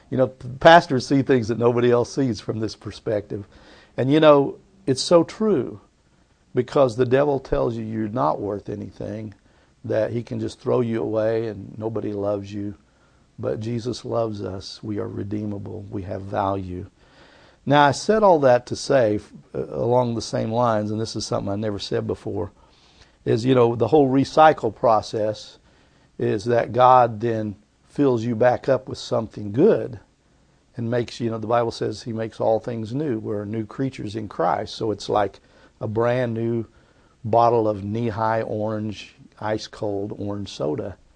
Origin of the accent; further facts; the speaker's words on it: Tulsa, Oklahoma, United States; So, I grew up in West Tulsa, but there was a half a year when my mom was homesick for her mother, and we moved to Tahlequah.